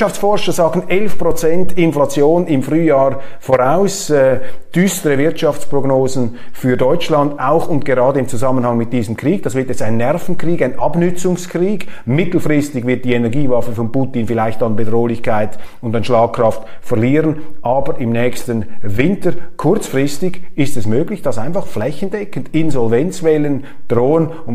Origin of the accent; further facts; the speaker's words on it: Switzerland; Das lässt einen als Schweizer immer etwas zusammenzucken, wenn die Deutschen wieder eine militärische Führungsmacht sein sollen.